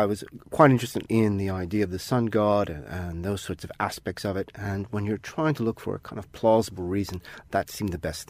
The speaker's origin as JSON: {"language": "English", "country": "United States", "tie": "born or raised there", "said": "I grew up reading comic books, Spider-Man. I grew up in America in the 70s when the Marvel was at its golden age in many respects."}